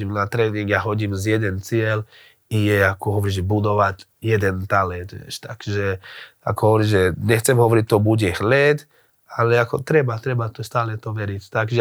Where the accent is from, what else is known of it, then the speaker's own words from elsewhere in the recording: Brazil; Slovak is a second language; ako u nás v Brazílii